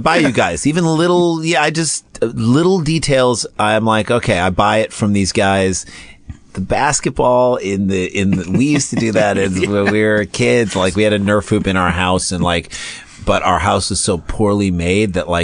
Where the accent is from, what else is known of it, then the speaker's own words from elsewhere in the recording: St. Louis, Missouri, United States; we grew up in St. Louis, but through him, we understand what that means to be a proud Detroit person.